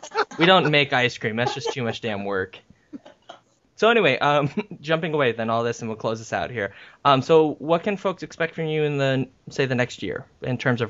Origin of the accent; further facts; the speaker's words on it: West Coast, United States; 'Cause I'm from the West Coast, and we still ride horses and stuff out there